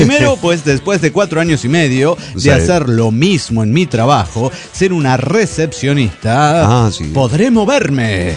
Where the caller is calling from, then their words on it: Mendoza, Argentina; de Mendoza, Argentina.